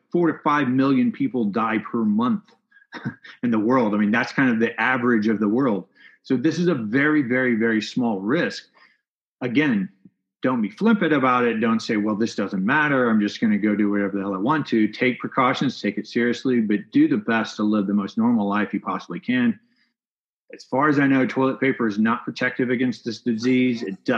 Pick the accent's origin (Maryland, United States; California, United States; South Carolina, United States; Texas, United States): Texas, United States; I grew up in Texas, joined the military right out of high school, became a Navy SEAL